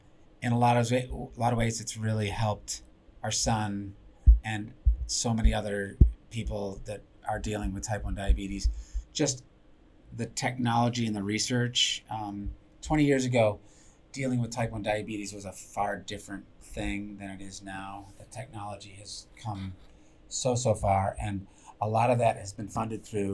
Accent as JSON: {"language": "English", "town": "Buffalo", "region": "New York", "country": "United States", "said": "Well, I mean, I'm from Buffalo originally."}